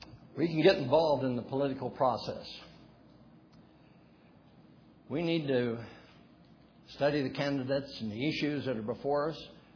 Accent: United States; We love America. I'm glad that I am an American.

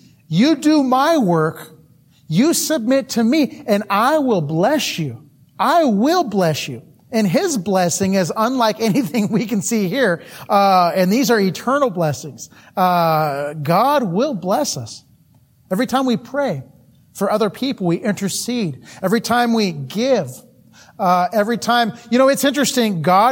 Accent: Napa, California, United States; Now I'm not a cowboy. I'm from Napa, California.

